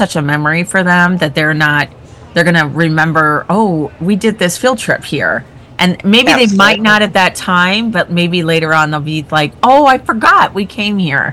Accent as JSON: {"language": "English", "region": "Indiana", "country": "United States", "said": "Yeah, my friend who grew up in Michigan, because I'm from Indiana, I didn't realize how many schools take trips there."}